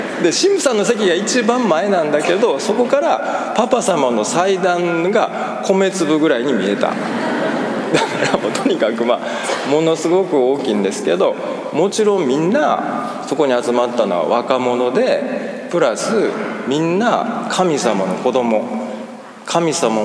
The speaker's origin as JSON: {"language": "Japanese", "town": "Kobe", "region": "Hyogo", "country": "Japan", "said": "私神戸市出身ですけど、神戸市がだいたい100万人ちょっとなんですよ、人口が。"}